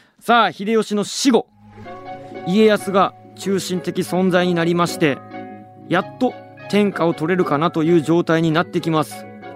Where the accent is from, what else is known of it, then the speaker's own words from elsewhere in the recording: Kanagawa, Japan; 神奈川県出身の僕が愛知県出身で東京にゆかりのある